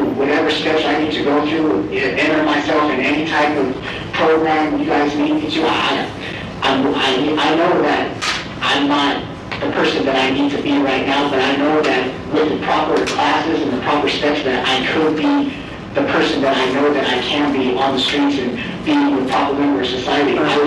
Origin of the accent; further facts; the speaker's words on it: California, United States; Honestly, ma'am, I'm not from Phoenix. I came from the Calistoga City, which is up in Mojave County. I'm originally from California.